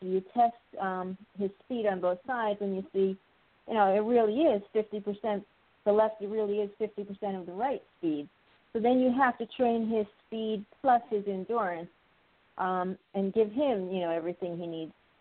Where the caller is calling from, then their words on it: Old Bridge, New Jersey, United States; I'm sitting in the middle of New Jersey in Old Bridge.